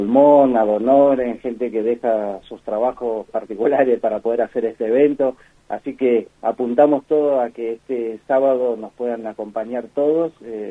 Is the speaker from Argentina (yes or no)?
yes; Misiones, Argentina; born there; now in La Plata, Argentina; Yo nací en Misiones, pero después me acoplé a lo que es la...